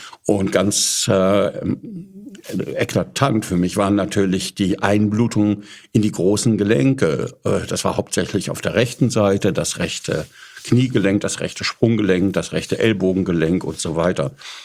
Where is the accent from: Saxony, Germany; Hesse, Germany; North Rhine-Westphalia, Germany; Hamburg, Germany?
North Rhine-Westphalia, Germany; Paderborn; Also ich bin in Paderborn aufgewachsen.